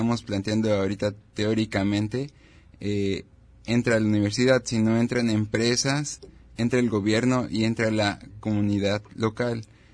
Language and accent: Spanish; State of Mexico, Mexico; vengo del Estado de México, estudio la licenciatura de turismo